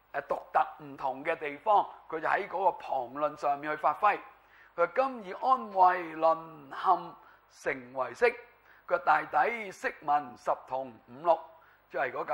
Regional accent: China; 很多时候我们中国人呢一解三十众呢我们就会有一个对应的了。

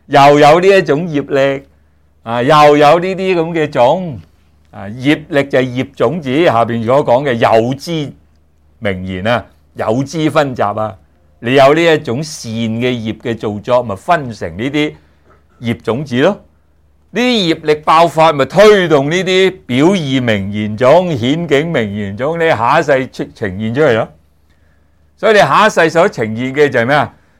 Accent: Guangdong, China

